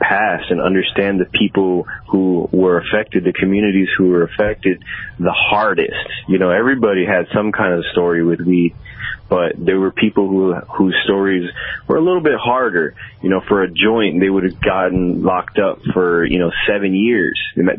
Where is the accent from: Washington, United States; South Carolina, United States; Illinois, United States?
Illinois, United States; Chicago; And I'm from Chicago